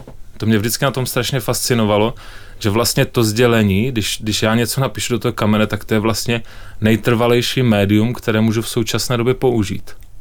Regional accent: Loučovice, South Bohemian Region, Czechia; pocházím z jižních Čech, z Loučovic.

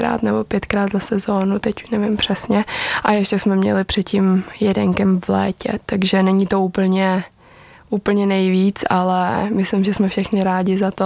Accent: Liberec, Liberec Region, Czechia; jsem z Liberce a to velikost toho města mi úplně stačí

